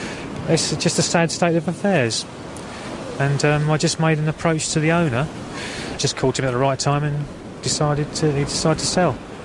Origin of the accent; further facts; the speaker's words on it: London, United Kingdom; moved away as an adult; 53 years old. Never thought about piers, to tell you the truth. I was brought up in London. I moved up here when I was about 25.